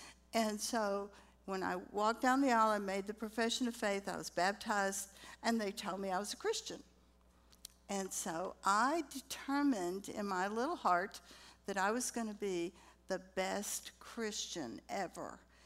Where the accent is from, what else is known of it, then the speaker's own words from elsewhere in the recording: Atlanta, Georgia, United States; born there; I was born in Atlanta. I'm an only child, very, very spoiled by my parents.